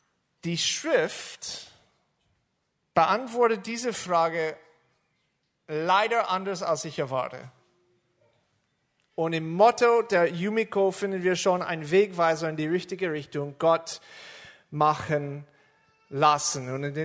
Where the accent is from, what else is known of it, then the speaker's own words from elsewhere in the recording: Chicago, Illinois, United States; German is a second language; now in Germany; Wie man hört, ich komme nicht aus Deutschland, komme aus Chicago, bin seit 15 Jahren am Bodenseehof